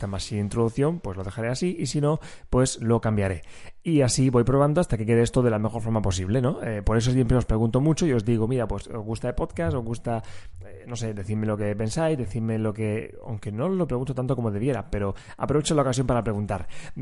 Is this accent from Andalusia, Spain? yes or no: no; Region of Murcia, Spain; accent: Murcian; tengo que luchar contra mi acento murciano